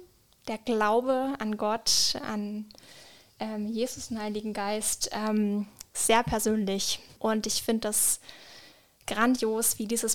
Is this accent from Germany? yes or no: yes; Bavaria, Germany; weil ich komme ursprünglich aus Franken